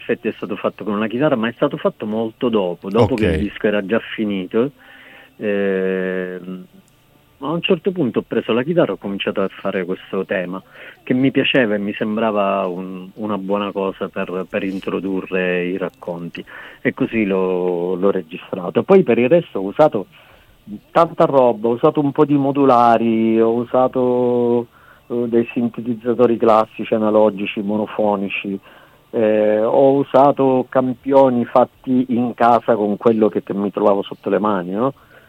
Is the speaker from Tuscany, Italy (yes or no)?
yes; Livorno, Tuscany, Italy; io sin da piccolo ho sempre parlato in italiano, non ho mai parlato in dialetto pur essendo una livornese doc